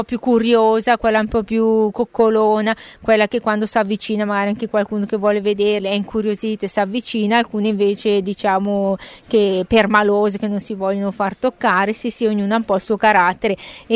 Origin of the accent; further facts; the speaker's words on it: Lombardy, Italy; accent: Bergamasque; perché mut in dialetto bergamasco, il nostro dialetto, significa montagna